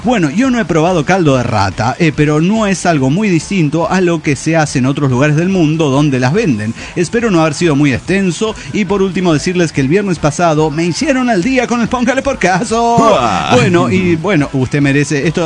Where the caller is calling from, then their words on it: Guadalajara, Jalisco, Mexico; de Guadalajara, Jalisco, México.